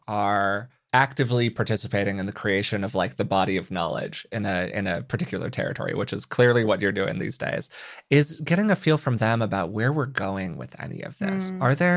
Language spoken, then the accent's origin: English; United States; So to kind of situate this culturally, because obviously I'm from the United States